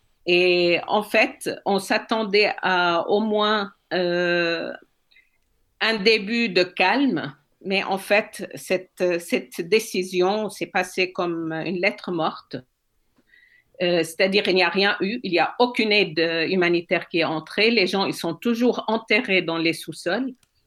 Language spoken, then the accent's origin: French; Switzerland; Mm-hmm. Je suis une Suissesse d'origine syrienne